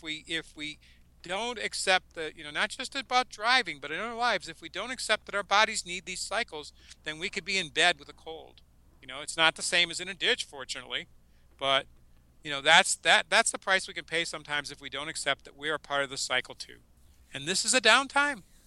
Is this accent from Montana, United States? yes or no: no; Pennsylvania, United States; I grew up in Pennsylvania. I know how to drive in snow, and the word is slow.